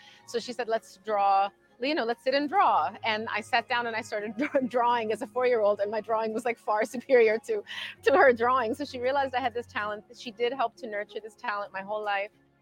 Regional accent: United States; I grew up here in the United States. My family is from Egypt. My parents came here as immigrants.

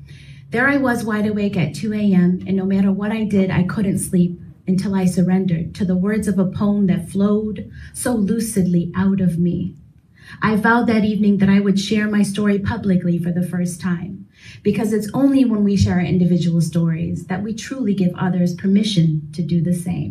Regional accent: Dearborn, Michigan, United States; I grew up here in Dearborn, Michigan. It's a city that boasts the largest concentration of Arab Americans in the U.S.

